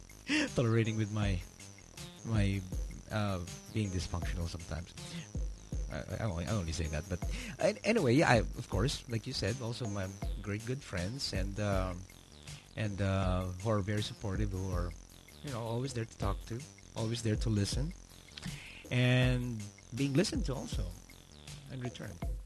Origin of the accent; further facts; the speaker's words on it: Guatemala; Yeah, I'm from Guatemala.